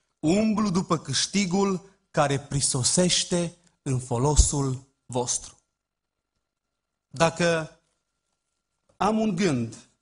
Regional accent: Romania; noi, ca români

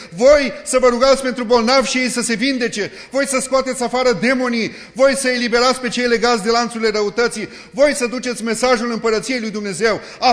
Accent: Romania; Noi, ca români

